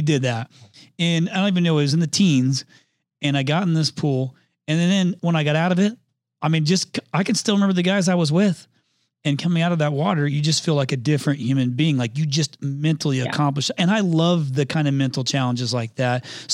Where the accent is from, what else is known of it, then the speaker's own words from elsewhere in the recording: Indiana, United States; I'm from Indiana. Like you cut a hole in the ice and you jump in the lake.